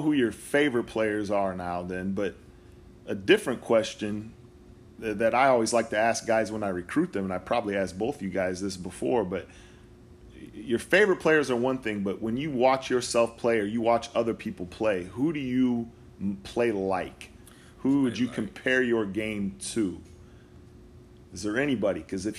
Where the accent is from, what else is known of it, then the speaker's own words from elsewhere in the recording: Chicago, Illinois, United States; I grew up in the Chicago area during the heydays of Michael Jordan.